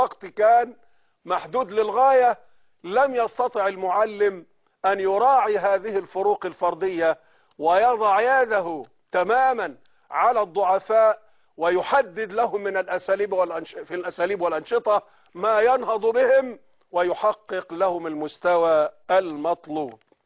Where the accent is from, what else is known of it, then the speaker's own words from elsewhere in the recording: Egypt; والكوادر الفنية من إخواني وأخواتي عندنا في مصر على أعلى مستوى ما شاء الله.